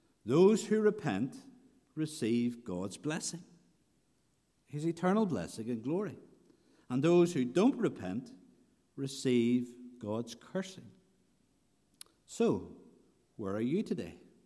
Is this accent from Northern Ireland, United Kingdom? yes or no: yes; Northern Ireland, United Kingdom; I grew up on the Newry to Armagh Road.